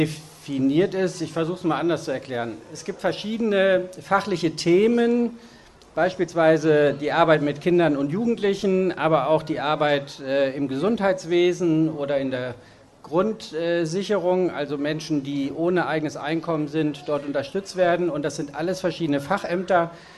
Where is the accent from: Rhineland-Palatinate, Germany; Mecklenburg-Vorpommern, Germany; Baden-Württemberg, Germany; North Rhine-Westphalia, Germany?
North Rhine-Westphalia, Germany; Nein, ich bin tatsächlich im Ruhrgebiet aufgewachsen